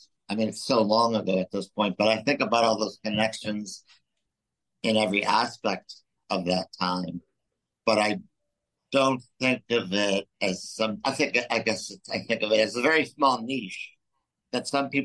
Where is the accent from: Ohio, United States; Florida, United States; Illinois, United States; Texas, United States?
Illinois, United States; Chicago; I am from Chicago. I grew up in Hyde Park on the south side around the University of Chicago.